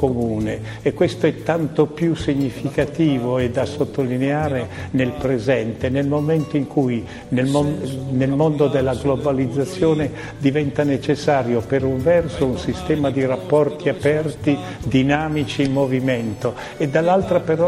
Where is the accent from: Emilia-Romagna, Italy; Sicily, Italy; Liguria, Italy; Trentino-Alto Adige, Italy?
Emilia-Romagna, Italy; La cosa che mi colpisce di più e nella quale mi riconosco di più come emiliano è questa straordinaria varietà di situazioni e di storie